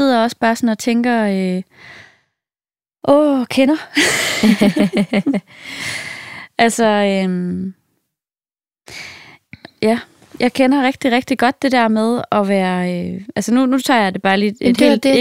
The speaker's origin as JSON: {"language": "Danish", "region": "Jutland", "country": "Denmark", "tie": "born or raised there", "said": "jeg er opvokset i Jylland, hvor hele min familie stadig bor."}